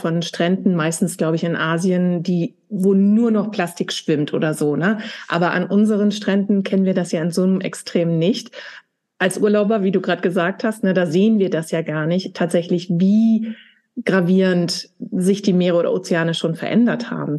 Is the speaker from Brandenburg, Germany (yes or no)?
no; Schleswig-Holstein, Germany; ich komme ja aus Schleswig-Holstein